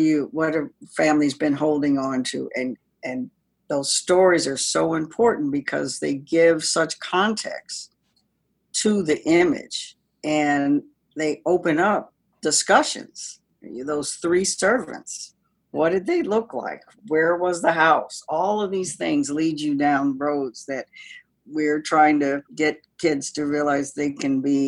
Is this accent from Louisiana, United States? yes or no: no; Tallahassee, Florida, United States; born there; I was born in Tallahassee, Florida, and sometimes we would go and see and take trips to see the ocean and things